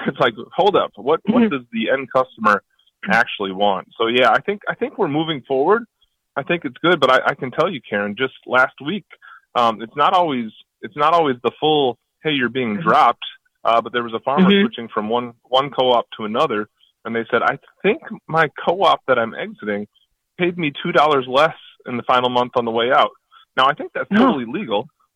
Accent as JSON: {"language": "English", "region": "Minnesota", "country": "United States", "said": "I'm from Minnesota."}